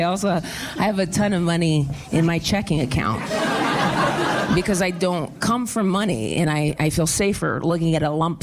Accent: Ohio, United States; now in Los Angeles, United States; I'm from Ohio and I didn't want to be like, I'm cold in my LA apartment

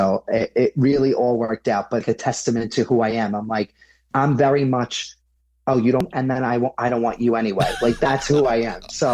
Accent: Staten Island, New York, United States; Like I said, I'm from Staten Island, so I was commuting 2 hours there and back every single night.

